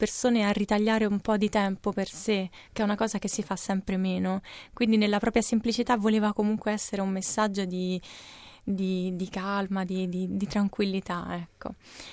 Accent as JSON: {"language": "Italian", "town": "Rome", "region": "Lazio", "country": "Italy", "tie": "born or raised there", "said": "Io sono italo-brasiliana, sono cresciuta a Roma, ma la famiglia di mamma è di Rio, e papà è di San Paolo"}